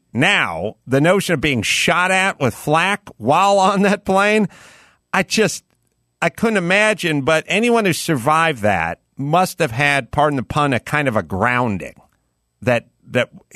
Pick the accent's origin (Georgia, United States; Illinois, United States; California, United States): California, United States; North Hollywood; Yeah, I grew up in North Hollywood and North Hollywood, Burbank, Valley Village and all that stuff. So my entire family's from there.